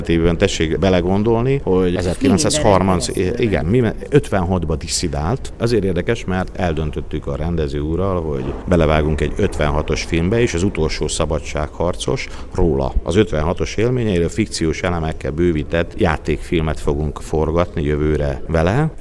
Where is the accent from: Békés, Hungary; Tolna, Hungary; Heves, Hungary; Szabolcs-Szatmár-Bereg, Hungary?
Szabolcs-Szatmár-Bereg, Hungary; Nábrád; én egy Szabolcs-Szatmár megyei kis településen nőttem fel, tehát a kontraszt, ez egy pont telefonbeszélgetés, ez ott hangzott el, 900 fős Nábrádon, faluban